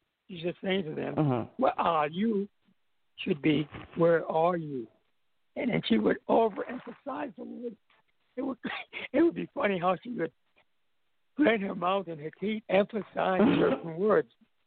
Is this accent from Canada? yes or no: no; U.S. Virgin Islands; Virgin Island, born and raised in Virgin Island.